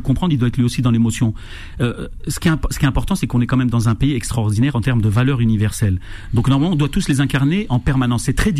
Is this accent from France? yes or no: yes; France; Moi, ce qui me pose problème en tant que Français, c'est l'équilibre.